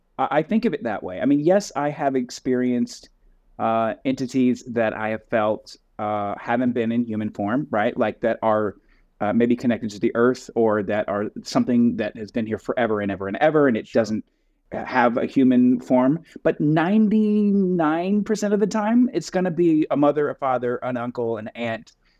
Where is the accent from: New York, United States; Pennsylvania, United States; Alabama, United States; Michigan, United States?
Alabama, United States; Muscle Shoals; So I grew up in Muscle Shoals, Alabama. Shout out Muscle Shoals. Alabama.